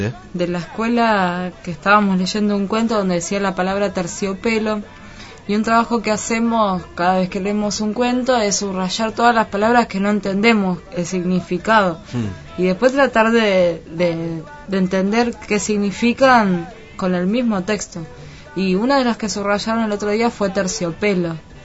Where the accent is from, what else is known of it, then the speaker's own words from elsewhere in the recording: Rosario, Santa Fe, Argentina; Pero no en mi barrio, sí en el centro de Rosario, porque yo soy de Rosario, había cines.